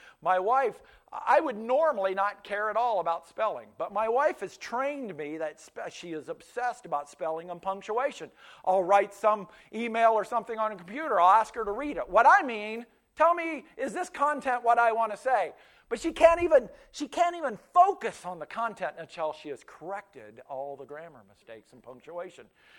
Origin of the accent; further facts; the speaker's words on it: Pennsylvania, United States; first language Pennsylvania Dutch; English is a second language; And my first language was not English, it was Pennsylvania Dutch. And so I would pull up and I would blend the Dutch into the English, mangle it